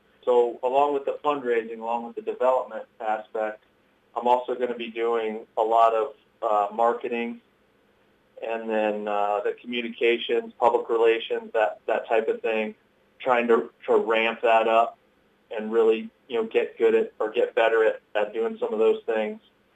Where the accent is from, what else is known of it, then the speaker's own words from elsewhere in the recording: Virginia, United States; now in Iowa, United States; I grew up in Virginia. So I'm a transplant. I moved here in 99